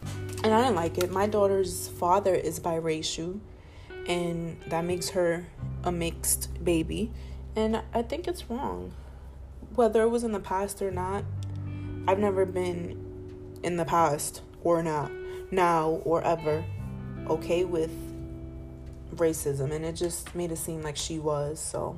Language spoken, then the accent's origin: English; Bronx, New York, United States; that went out for a long time